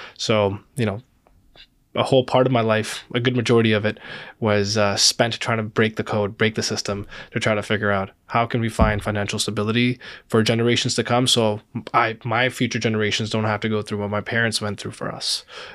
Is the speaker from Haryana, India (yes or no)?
no; Amritsar, Punjab, India; now in Canada; I came to Canada as an immigrant, a proud immigrant, Punjabi, mm-hmm. born and raised in Amritsar.